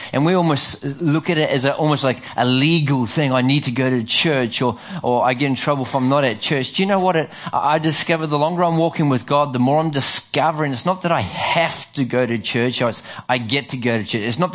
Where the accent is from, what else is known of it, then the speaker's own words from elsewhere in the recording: Australia; also born or lived in New Zealand; oh, is he a Kiwi? Yes, I am. I'm an Aussie through and through, unless the All Blacks are playing, and then I'm a Kiwi